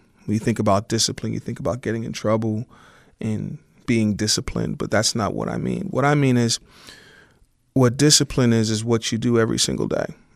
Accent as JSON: {"language": "English", "town": "Pittsburgh", "region": "Pennsylvania", "country": "United States", "tie": "born or raised there", "said": "I'm from Pittsburgh. I was born November 18th, 1978, Shadyside Hospital."}